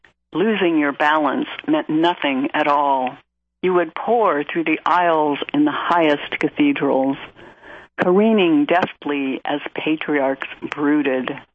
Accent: Columbus, Ohio, United States; they came to my hometown, Columbus, Ohio, in 1965.

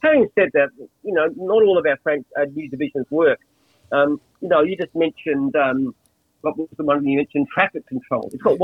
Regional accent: Australia; born or raised there; also born or lived in England

